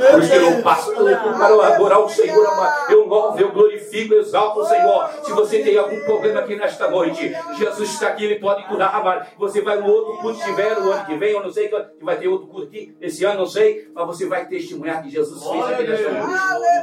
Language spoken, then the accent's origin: Portuguese; Itaporanga, Brazil; É, lá em Itiporanga, na terra da Mãozinha também, lá na minha terra.